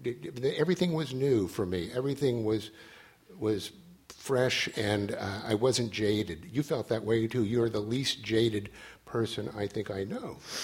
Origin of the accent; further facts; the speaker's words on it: Oklahoma, United States; I grew up in the Midwest also. I didn't see New York until I went away to college.